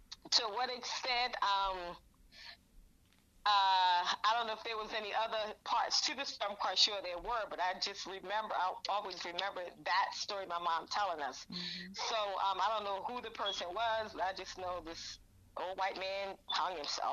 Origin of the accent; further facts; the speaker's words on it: Baltimore, Maryland, United States; brother and my other two sisters, we all grew up together. And I have, you know, so many memories of us growing up in Baltimore and living on Willard Street.